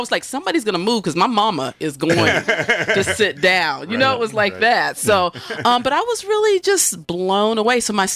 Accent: Greenville, South Carolina, United States; I'm from Greenville, and that's where my family's from, Greenville, Lawrence, and Fountain Inn, and all of those areas.

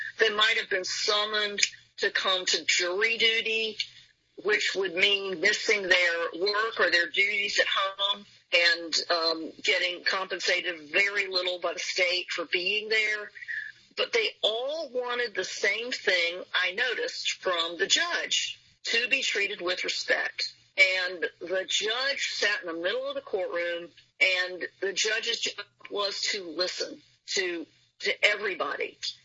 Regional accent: Raleigh, North Carolina, United States; But outside of court … I grew up in Raleigh.

